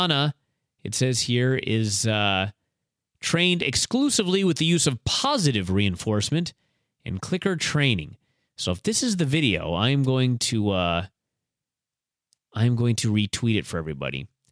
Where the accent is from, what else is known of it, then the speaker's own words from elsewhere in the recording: Bothell, Washington, United States; Washington, of course, my hometown, or my home state, here in Bothell, Washington.